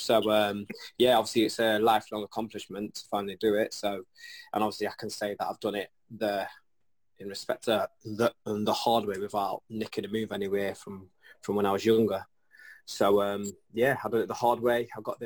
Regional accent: Nottingham, East Midlands, United Kingdom; As you can tell, I mean, I'm from Nottingham

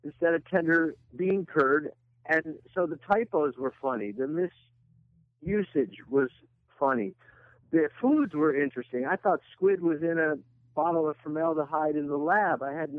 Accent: Buffalo, New York, United States; now in New York City, United States; I'm from Buffalo, New York originally. I came to New York City

